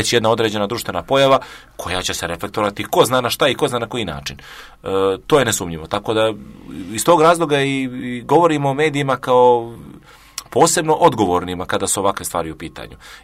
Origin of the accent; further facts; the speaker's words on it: Nikšić, Nikšić Municipality, Montenegro; bilo je 70.000 ljudi u Nikšiću, mom rodnom gradu